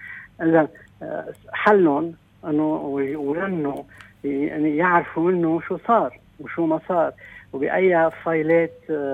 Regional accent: Lebanon

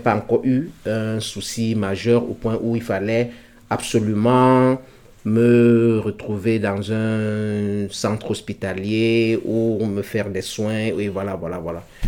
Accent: Cameroon; Et voilà, je suis Camerounais de nationalité.

